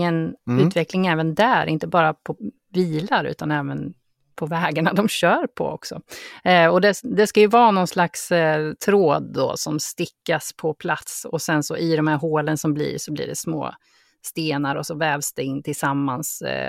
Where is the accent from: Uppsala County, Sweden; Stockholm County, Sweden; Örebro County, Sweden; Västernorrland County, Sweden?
Örebro County, Sweden; Karlskoga; vi hade en i Karlskoga, där jag kommer ifrån.